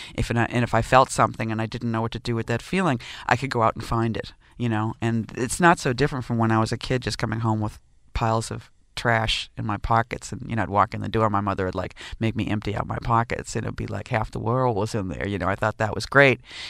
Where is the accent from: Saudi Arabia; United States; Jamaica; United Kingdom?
United States; Massachusetts; accent: Massachusetts; I come from Massachusetts and I was drunk on the accent that I grew up on